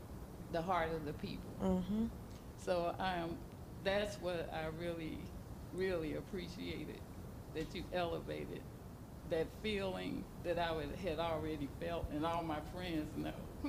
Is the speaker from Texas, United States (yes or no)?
no; Alabama, United States; I've always told everybody, I'm from Alabama.